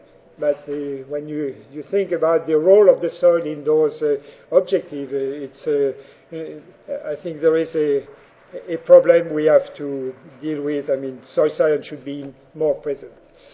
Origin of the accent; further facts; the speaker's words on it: France; English is a second language; And you may have guessed I'm from France.